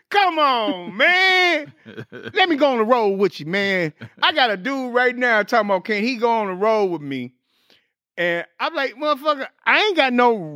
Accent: St. Louis, Missouri, United States; I don't know why, because, nigga, I'm from St. Louis.

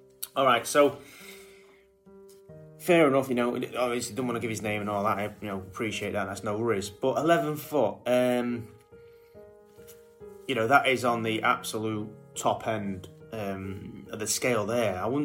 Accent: Chesterfield, East Midlands, United Kingdom; I was 9 years old at the time, born and raised in Chesterfield, and I used to hang around with a mate called Josh who lived in Middlecroft at the time.

